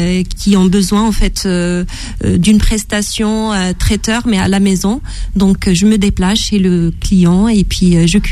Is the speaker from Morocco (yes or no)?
yes; Morocco; J'ai grandi au Maroc